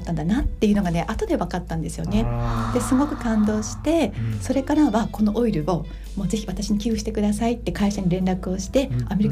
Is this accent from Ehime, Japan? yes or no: no; Fukushima, Japan; moved away; 私東北のね福島県の出身なんですけれども